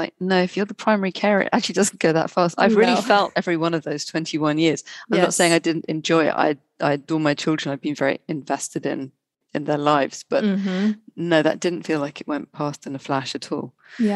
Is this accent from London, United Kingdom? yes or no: yes; London, United Kingdom; I wasn't in London at that time, although I'm a Londoner